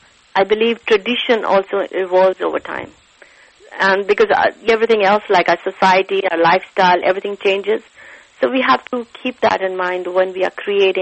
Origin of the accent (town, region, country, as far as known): New Delhi, Delhi, India; born or raised there; now in United States